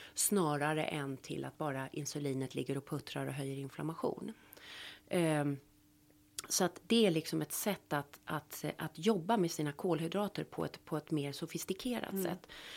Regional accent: Sweden; Och när jag var, jag är ju uppvuxen som alla svenskar på, liksom, har man inte fått potatis till middagen, då var det ingen middag.

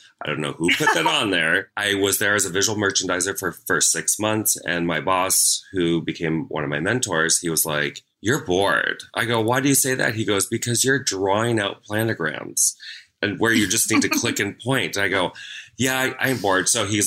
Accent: Minnesota, United States; now in Orlando, United States; So I grew up in Minnesota and I went to college at Ringling College of Art and Design, which is down in Sarasota.

